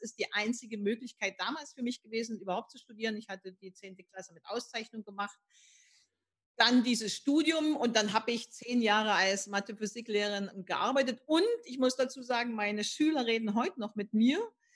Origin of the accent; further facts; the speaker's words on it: East Germany, Germany; Ich bin also ein Ossi, der im Westen lebt. Also ich bin in der DDR groß geworden.